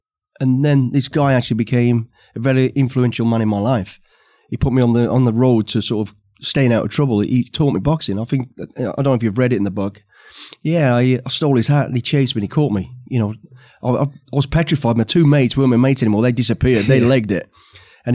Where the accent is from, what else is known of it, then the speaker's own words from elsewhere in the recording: Warsaw, Masovian Voivodeship, Poland; It was a real fun time, if I'm honest. I mean, look back at it. We came from a poor family, like most of the kids in our street.